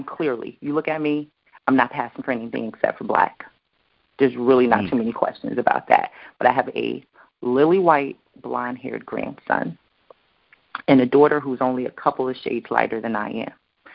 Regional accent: United States; I know who I am as a Black woman growing up in America. I know who I am as a Black woman growing up in Northern America

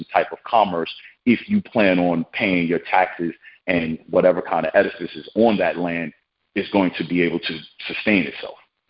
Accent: Brooklyn, New York, United States; I'm from New York.

